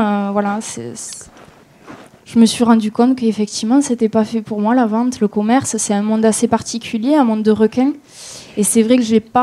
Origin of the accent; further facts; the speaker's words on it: Toulouse, Occitanie, France; Alors, moi, je viens de Toulouse, j'ai 25 ans.